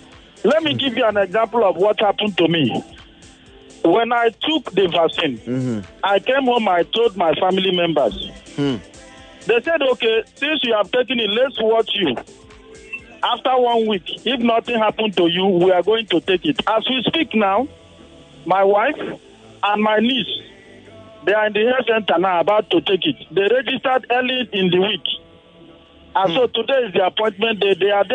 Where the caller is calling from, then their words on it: Lagos, Nigeria; I'm calling you from Jakonde Estate.